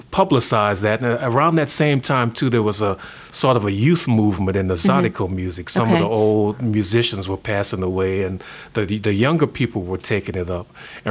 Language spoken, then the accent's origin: English; Opelousas, Louisiana, United States; And then my hometown paper, the Opelousas Daily World, needed a sports writer.